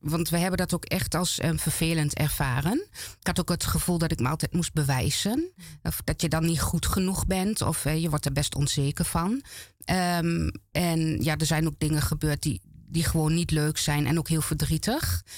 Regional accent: Overijssel, Netherlands; toen wij in Den Haag woonden met z'n tweetjes, lekker veilig, hè, uit Twente in Den Haag

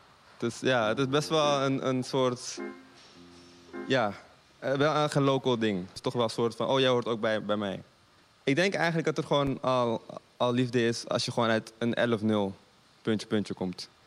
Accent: North Holland, Netherlands; 11-07 is de plek waar ik ben geboren, opgegroeid. Momenteel niet meer woon, maar nog steeds wel mijn moeder. En dat is gewoon... dat is mijn postcodegebied.

